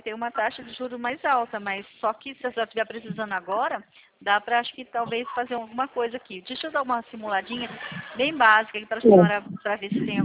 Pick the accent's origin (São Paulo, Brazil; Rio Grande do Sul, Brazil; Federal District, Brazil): São Paulo, Brazil; Eu sou do estado de São Paulo.